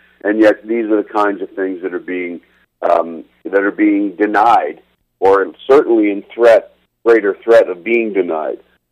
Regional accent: Canada; we as Canadian are gentlemen and we need to honor those agreements.

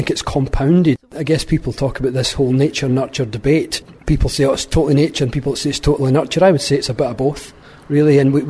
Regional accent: Scotland, United Kingdom; I think a lot of people, especially where I was brought up in Scotland, a lot of people feel small and insignificant.

